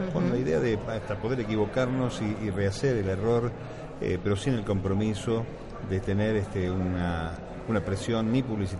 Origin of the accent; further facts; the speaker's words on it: Argentina; me han puesto aquí a conducir un programa en territorio español, siendo argentino